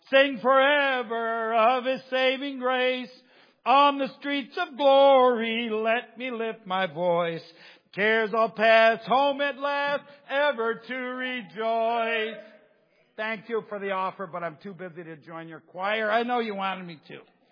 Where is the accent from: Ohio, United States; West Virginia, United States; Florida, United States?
Ohio, United States; I tell people, I'm from Ohio.